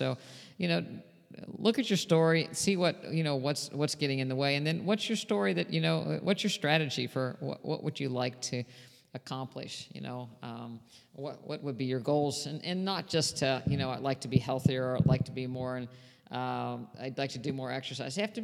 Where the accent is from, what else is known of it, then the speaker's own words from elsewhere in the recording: West Virginia, United States; I grew up in West Virginia